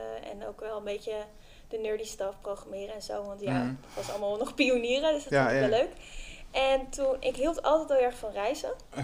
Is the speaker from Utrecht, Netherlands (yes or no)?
yes; Amersfoort, Utrecht, Netherlands; also born or lived in Amsterdam; Ik ben geboren in Amsterdam, maar ik ben opgegroeid in Amersfoort.